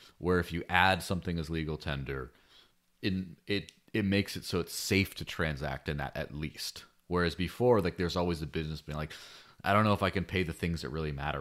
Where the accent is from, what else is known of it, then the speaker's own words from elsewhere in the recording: Arizona, United States; A few do actually on the border town I grew up near in Arizona.